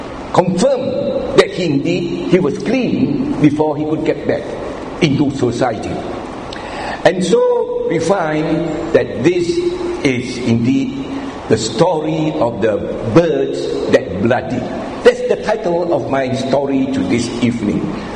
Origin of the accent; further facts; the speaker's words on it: Penang, Malaysia; now Penang, I come from Penang